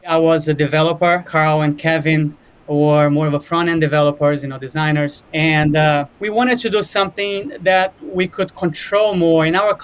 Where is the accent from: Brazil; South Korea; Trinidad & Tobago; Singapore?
Brazil; moved away as an adult; now in United States; I'm originally from Brazil. I moved here to the States in 97 to the college.